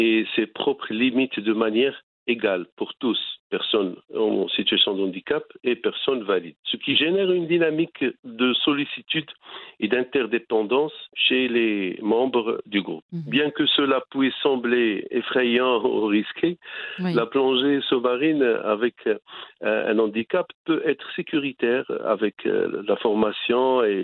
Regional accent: Morocco; Alors, chez nous au Maroc

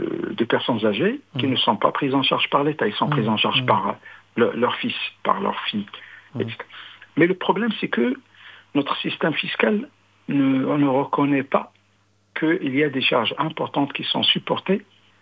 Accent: Morocco; qui tempère les retombées de la pauvreté chez nous au Maroc

